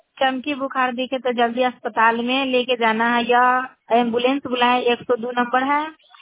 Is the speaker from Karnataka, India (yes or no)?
no; Akbarpur, Bihar, India; अकबरपुर के रहने वाली हूँ।